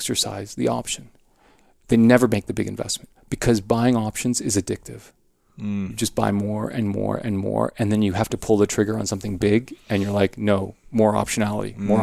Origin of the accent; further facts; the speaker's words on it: Mumbai, Maharashtra, India; born there; moved away; Yeah, so I was born in Bombay. I mean, my parents, you know, when we came, we, you know, money was something you thought hard about.